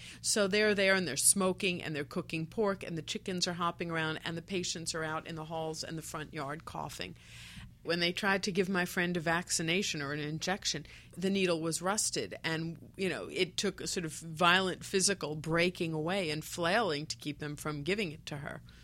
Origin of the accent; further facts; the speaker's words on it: New York City, New York, United States; I grew up in New York City in a government-subsidized housing on the then very rough Upper West Side.